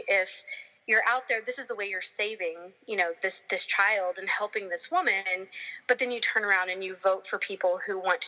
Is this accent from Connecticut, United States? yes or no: no; Texas, United States; I think for me, war was kind of a hard one growing up in Texas and having military members in the family.